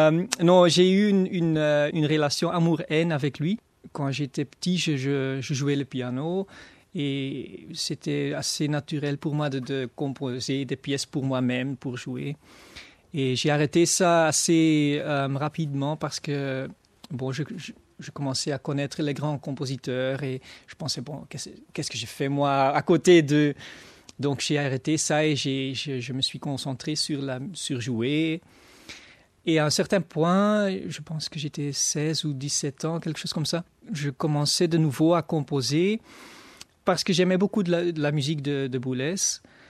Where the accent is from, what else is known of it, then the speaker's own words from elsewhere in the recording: Antwerp, Flanders, Belgium; French is a second language; also born or lived in Kortrijk / Brussels / Barcelona; De Belgique, en fait. Je suis né à West-Vlaanderen, Kortrijk. Et j'ai vécu presque toute ma vie, pour le moment, à Anvers. J'ai vécu 4 ans ici à Bruxelles, quand j'étudiais l'ingénierie au VUB. Et après, j'ai vécu une année à Barcelone. Et après, je suis revenu à Anvers